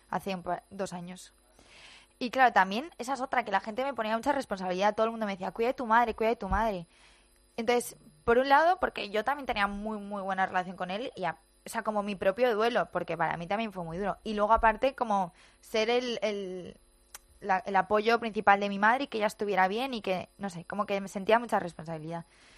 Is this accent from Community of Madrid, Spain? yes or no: yes; Madrid, Community of Madrid, Spain; born there; Bueno, yo en Madrid